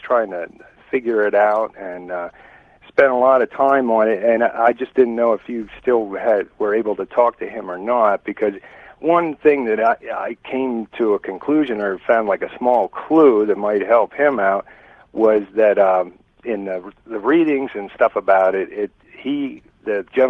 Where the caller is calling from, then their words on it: Pennsylvania, United States; Pennsylvania.